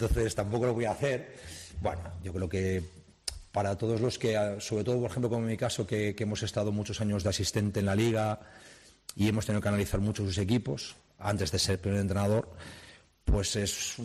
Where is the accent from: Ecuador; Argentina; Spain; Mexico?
Spain; somos españoles